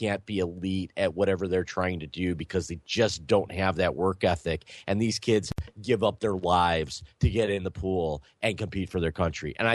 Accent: Cleveland, Ohio, United States; the community I grew up in Cleveland, Ohio

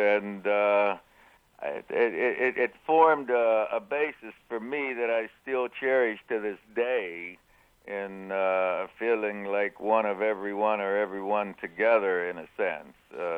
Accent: Beaver Falls, Pennsylvania, United States; because from Beaver Falls, my hometown, the tight end on the Colts is named Jim Mutchler.

